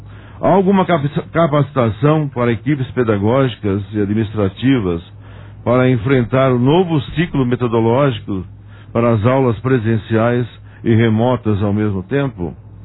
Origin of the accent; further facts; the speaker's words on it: Fernando, Brazil; Porque nasci em Fernando, convivi a minha grande juventude, infância, e depois já mais adulto, né? Sempre estive presente no distrito